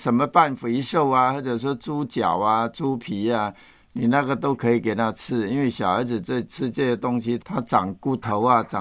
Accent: Fujian, China; 以前我们小时候我也是福建人，

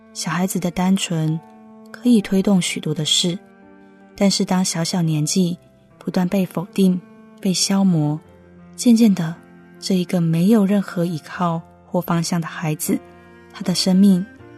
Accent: Taiwan; 我来自台湾乡下一个很平凡的上班族家庭。

